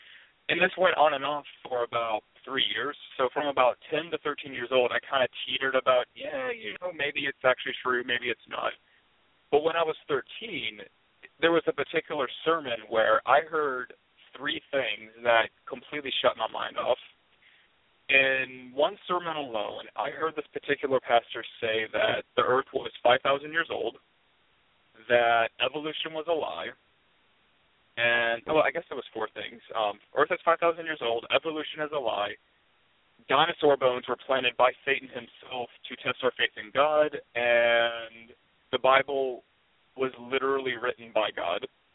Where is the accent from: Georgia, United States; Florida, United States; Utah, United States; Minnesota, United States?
Georgia, United States; Well, I'm from the South. I currently live in Georgia, and I was also raised in Georgia. And, like, virtually 90% of everyone in the South, I was raised Southern Baptist.